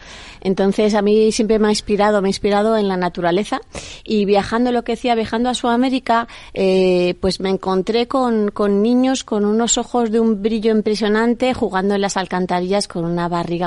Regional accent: Madrid, Community of Madrid, Spain; born there; pero yo nací en Madrid.

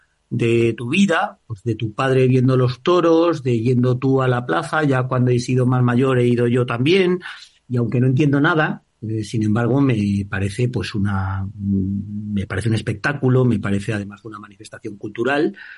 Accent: Huelva, Andalusia, Spain; que soy de Huelva, me gusta mucho el jamón de jabugo.

